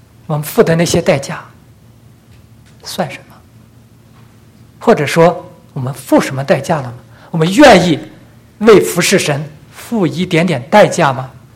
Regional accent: Northeast China, China; accent: Northeastern Mandarin; 用我们东北话来讲，你白忙活了，

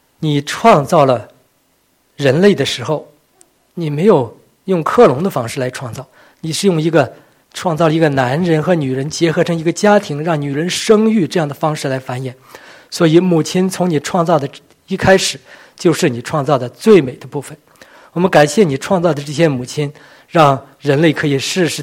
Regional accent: Northeast China, China; 我们东北管那个外祖母叫姥姥，所以我下面就用姥姥吧，我因为我东北人

